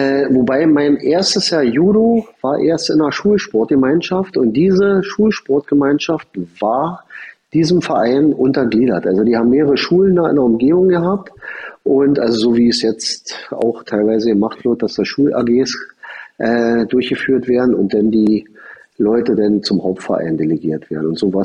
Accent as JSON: {"language": "German", "region": "Berlin", "country": "Germany", "tie": "born or raised there", "said": "Ich bin 1964 geboren, bin im Südosten von Berlin aufgewachsen"}